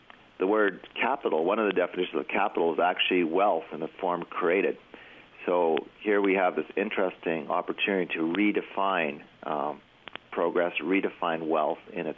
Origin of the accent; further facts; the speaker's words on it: Canada; I'm a Canadian.